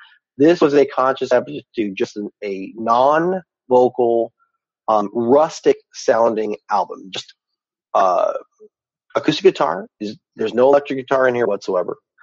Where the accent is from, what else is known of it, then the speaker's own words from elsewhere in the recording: California, United States; I came from Southern California, so it was always about trying to, you know, is this cool?